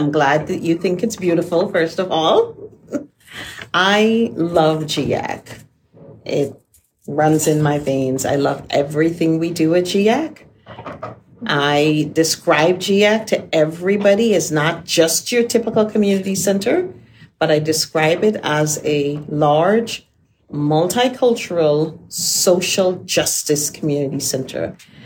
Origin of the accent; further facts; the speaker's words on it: Guyana; I was born in Guyana. I'll spell it for you. G-U-Y-A-N-A. In South America. That's home for me.